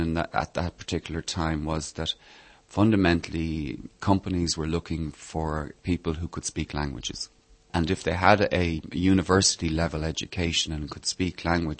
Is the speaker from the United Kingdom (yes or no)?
no; Dublin, Leinster, Ireland; now in Prague, Czech Republic; I come from Dublin in Ireland